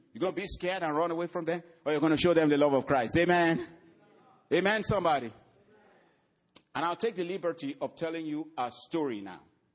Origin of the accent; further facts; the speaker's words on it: Nigeria; because it sounded like a Yoruba name, which I'm from the Yoruba tribe in Nigeria.